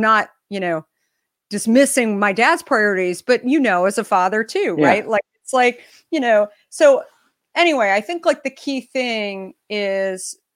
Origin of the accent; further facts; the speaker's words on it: Arizona, United States; also born or lived in Minnesota; I moved from Minnesota when I was really, really little. My dad had this, my dad hated shoveling snow with five kids. And so he said, we're moving to Arizona. And so I always joke that I was an original settler in Arizona